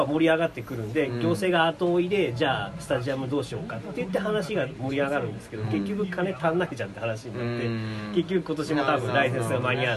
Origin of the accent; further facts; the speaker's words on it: Aomori, Japan; 僕そんなあの青森出身でそんな書いてないですけど